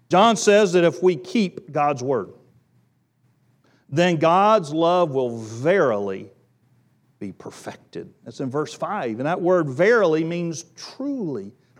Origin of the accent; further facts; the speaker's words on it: Wilmington, United States; I grew up in Wilmington. I grew up in the Bible Belt. I grew up surrounded by Baptist churches.